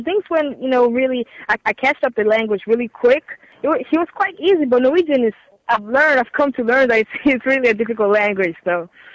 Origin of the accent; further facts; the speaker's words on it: Kenya; now in Norway; I am a female MC based in Norway, born in Kenya. I'm Kenyan.